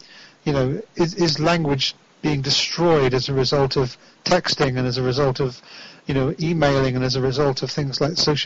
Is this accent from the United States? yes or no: no; England, United Kingdom; I'm an Englishman. I'm allowed a cup of tea.